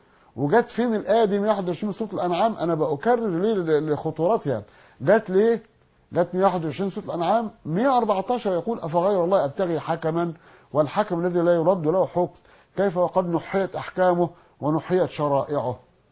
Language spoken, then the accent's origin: Arabic; Egypt